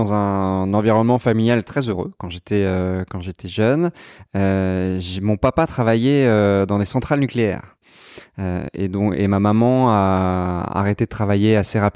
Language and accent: French; Plassac, Nouvelle-Aquitaine, France; also born or lived in Yvelines / Seine-et-Marne / Chinon; je suis né dans les Yvelines, mais j'ai grandi de 0 à 10 ans à peu près en Gironde, près de Blaye, dans un petit village qui s'appelle Plassac, qui doit avoir encore aujourd'hui un peu moins de 1000 habitants.